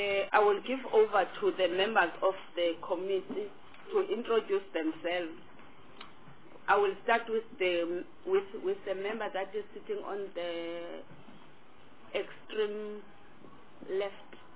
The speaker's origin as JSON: {"language": "English", "region": "Eastern Cape", "country": "South Africa", "said": "from Eastern Cape."}